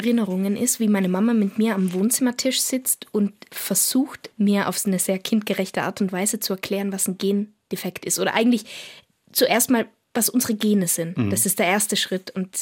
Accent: Innsbruck, Tyrol, Austria; Also wir kommen ja aus Tirol, eben in Innsbruck, wie du sagst.

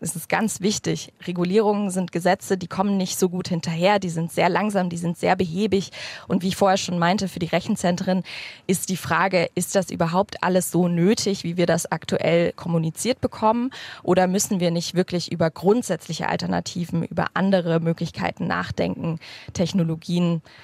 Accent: Hamburg, Germany; Also ich komme aus Hamburg, ich forsche auch in Hamburg.

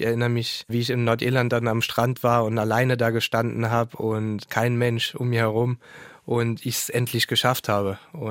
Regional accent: Saarbrücken, Saarland, Germany; Ich bin ein Saarbrücker Bub, bin in Saarbrücken geboren.

